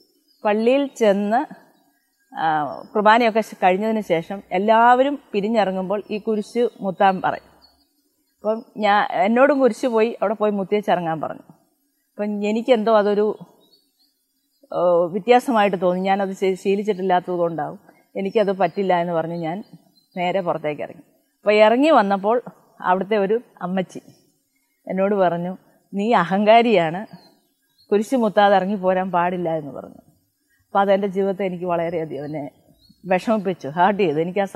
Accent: Vennikulam, Kerala, India; also born or lived in Nilambur; ഫാദറിൻ്റെ കുടുംബം എല്ലാം അവിടെ ആയിരുന്നു, ഞങ്ങളും അവിടെ ആയിരുന്നു. ഞങ്ങൾ 6 മക്കളാണ്. ഞങ്ങൾ 6 മക്കളും ജനിച്ചത് അവിടെ വെണ്ണിക്കുളത്ത് വെച്ചാണ്.

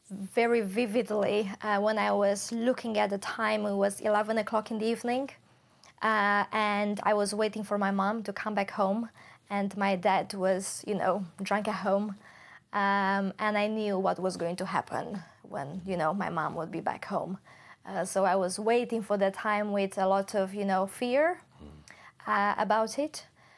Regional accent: Romania; I'm from Romania. Mm-hmm. And I did grow up in a Christian Orthodox family.

